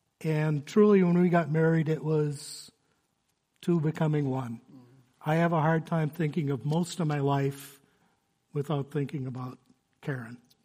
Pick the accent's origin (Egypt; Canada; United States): United States; Braham, Minnesota; I grew up in Minnesota, about an hour north of here. I went to high school in Braham, Minnesota. and went to St. Stephen's Lutheran Church in Braham.